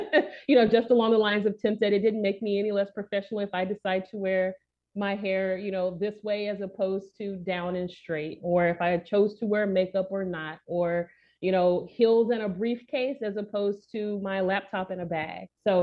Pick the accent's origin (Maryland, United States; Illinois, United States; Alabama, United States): Alabama, United States; I'm originally from Alabama, and those Southern, you know, traditions and rules were very much instilled within me.